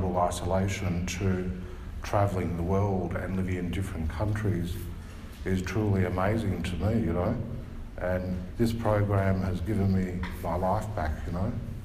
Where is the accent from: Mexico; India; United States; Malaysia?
Malaysia; now in Liverpool, United Kingdom; I'm from Malaysia